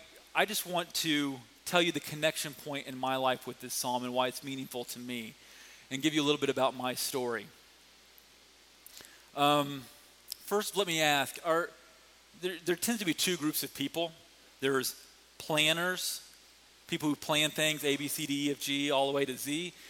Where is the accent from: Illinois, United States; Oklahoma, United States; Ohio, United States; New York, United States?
Ohio, United States; So I'm from Ohio. She's from Kansas City. We moved to Southern California.